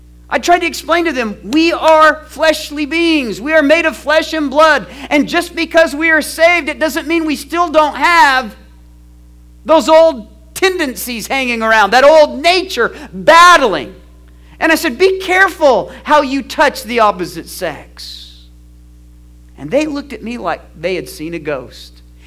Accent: Texas, United States; I said, we're from Texas, and a lot of us are Assembly of God folks from back in the day

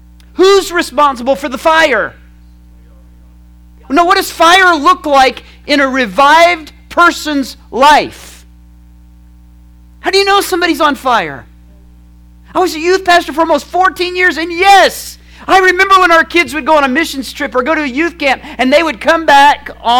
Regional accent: United States; I have felt like as an American, that I have no voice.

